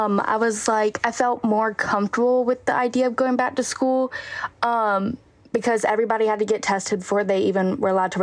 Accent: Birmingham, Alabama, United States; I'm 19 years old. I'm from Birmingham, Alabama.

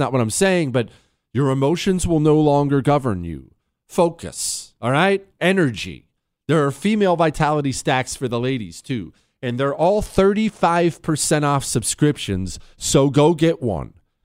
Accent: Montana, United States; You know, I grew up in Montana, so that was what we always did.

